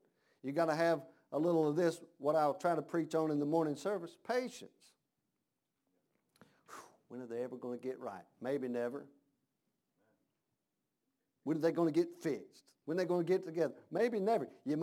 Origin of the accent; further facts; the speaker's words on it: United States; Because I'm American. Amen. Well, that's just the way it is.